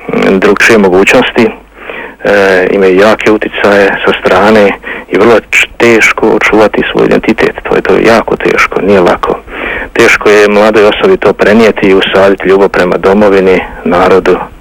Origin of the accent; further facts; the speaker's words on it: Bukovica, Republika Srpska, Bosnia & Herzegovina; now in Stockholm, Sweden; Ja sam iz Bukovice, a to je kod Banja Luke iz Bosne i Hercegovine.